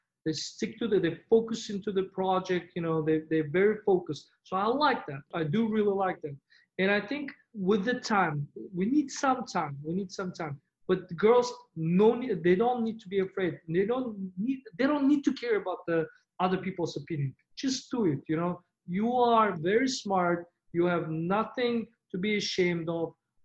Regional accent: Uzbekistan; Look, you're from Uzbekistan, I'm from Uzbekistan.

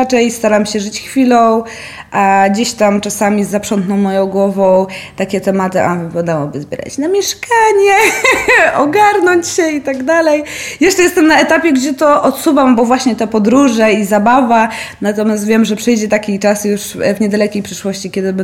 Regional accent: Wrocław, Lower Silesian Voivodeship, Poland; mieszkam tutaj od urodzenia i tylu rzeczy nie wiem, więc też się do tego zabiorę i będę chciała faktycznie z przewodnikiem trochę Wrocław pozwiedzać.

